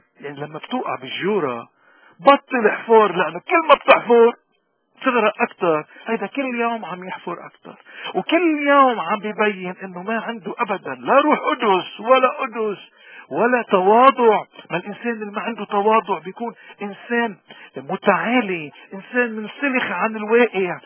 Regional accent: Lebanon; الذين يجربون إيماننا كلبنانيين أحرار وسياديين في الوطن وبلاد الانتشار.

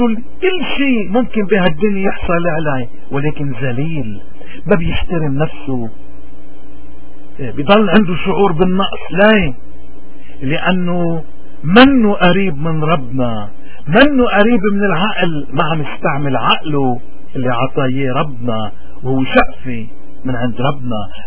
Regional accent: Lebanon; حتى نكون نحن لبنانيين عنا عقل

